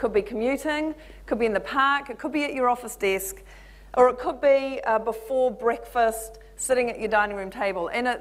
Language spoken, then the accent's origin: English; New Zealand; I'm a Kiwi. Hopefully you can all tell that. I'm told I still sound like a New Zealander. And it's great to be in an audience who won't mistake me for an Aussie, which is what usually happens to me.